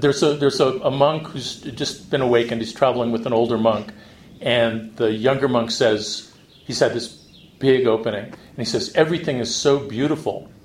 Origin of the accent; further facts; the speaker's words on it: New York, United States; That's hard for me because I'm from New York